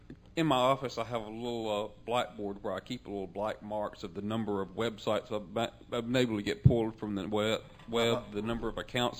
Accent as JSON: {"language": "English", "town": "Raleigh", "region": "North Carolina", "country": "United States", "said": "I'm from Raleigh, and I've declared war on these people."}